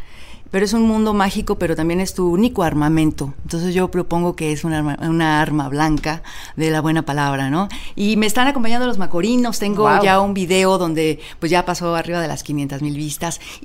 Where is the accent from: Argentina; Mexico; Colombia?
Mexico; Pues nace de haber estado mucho tiempo fuera de México.